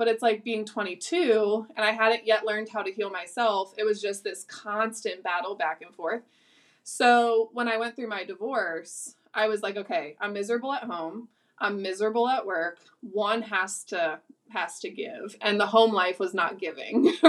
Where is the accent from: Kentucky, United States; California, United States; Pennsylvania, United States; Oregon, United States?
Pennsylvania, United States; Philadelphia; We ended up moving out to Kansas. I'm from Philly.